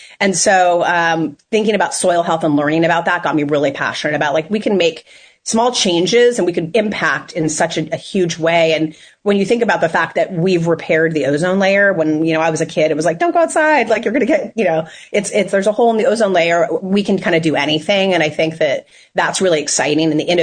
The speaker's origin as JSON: {"language": "English", "region": "California", "country": "United States", "tie": "born or raised there", "said": "I grew up in California and I didn't know what that meant, right?"}